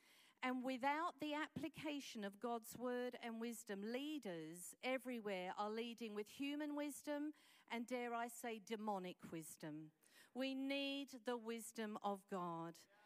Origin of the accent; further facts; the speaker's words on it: London, United Kingdom; When I was growing up in London, we lived for a while when I was a young girl in a cul-de-sac in London